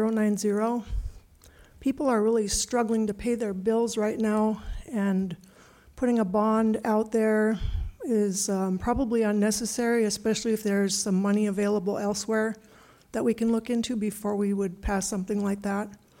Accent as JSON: {"language": "English", "town": "Big Lake", "country": "United States", "said": "from Big Lake"}